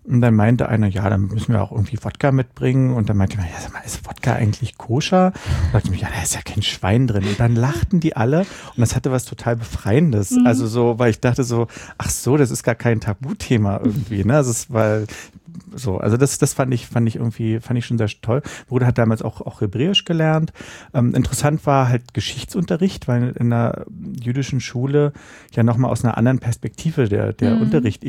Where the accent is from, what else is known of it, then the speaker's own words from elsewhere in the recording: Berlin, Germany; ich bin in Berlin-Mitte groß geworden.